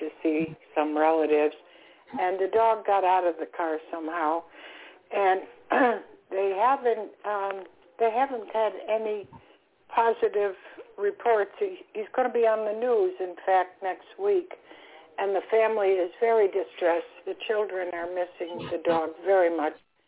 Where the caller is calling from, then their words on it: Florida, United States; I'm calling from Florida.